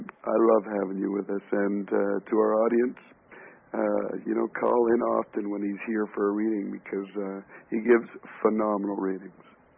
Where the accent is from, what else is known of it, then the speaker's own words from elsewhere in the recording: Canada; maybe it's you're Canadian and I'm Canadian